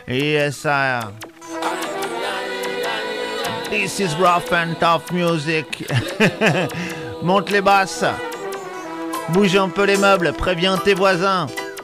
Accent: United Kingdom; We're from United Kingdom.

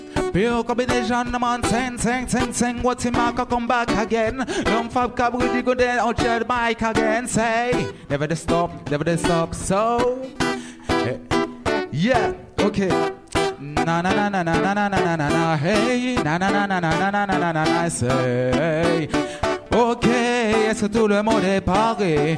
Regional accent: Guadeloupe; now in France; Je viens de Guada, oui, j'ai grandi là-bas. Et depuis que je suis en France, mais je ne regrette pas.

